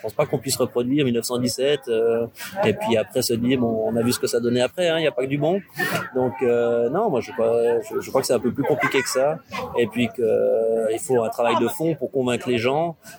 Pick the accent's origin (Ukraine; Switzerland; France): Switzerland; born there; Je suis suisse parce que j'y suis né, mais j'ai pas d'attachement spécifique. J'ai un attachement parce que je suis né en Suisse.